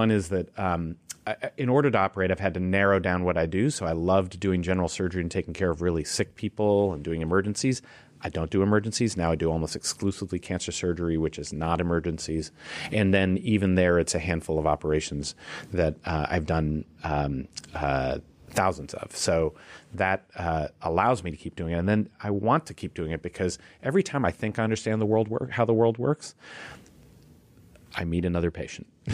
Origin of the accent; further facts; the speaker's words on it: Ohio, United States; It was more just what I needed was just to be growing up in Ohio